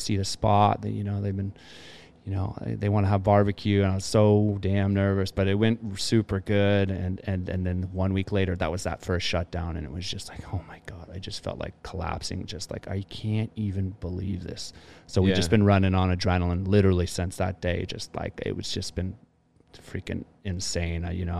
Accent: Half Moon Bay, California, United States; I was always kind of looking down in my hometown here in Half Moon Bay.

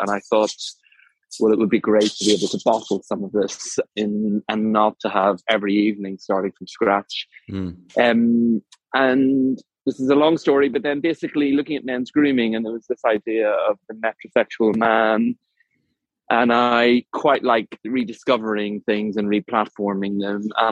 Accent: Ireland; I am an Irishman

